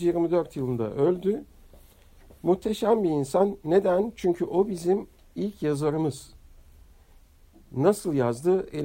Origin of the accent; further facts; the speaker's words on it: Istanbul, Turkey; born there; Fatih doğumlu bir insan. İstanbul Fatih'inde 1958 yılında doğmuşum. Babam Filebe'den 1940'larda Türkiye'ye gelmiş. Yörük. Annem de Üsküp'ten, Makedonya'dan, oranın Türklerinden buraya gelmiş.